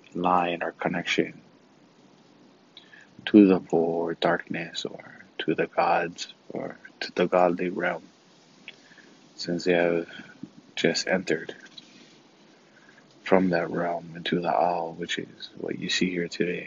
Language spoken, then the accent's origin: English; Hawaii, United States; when I grew up in Hawaii and I went to college in the continent, what some refer to as the mainland, in San Diego, I didn't have nothing that represented where I came from or who I was.